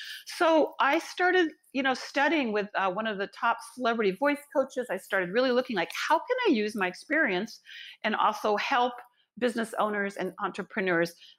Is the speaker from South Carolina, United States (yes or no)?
no; Los Angeles, California, United States; Yeah, I was born in Hollywood, Los Angeles. You know, I grew up in a really entertainment capital.